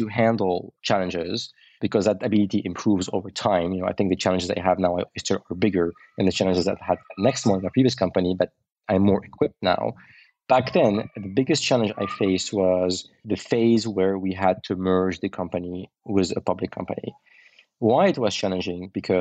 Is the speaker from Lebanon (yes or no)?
yes; Beirut, Beirut Governorate, Lebanon; Yeah, I was born in 1980 in Beirut. This was in the middle of the civil war.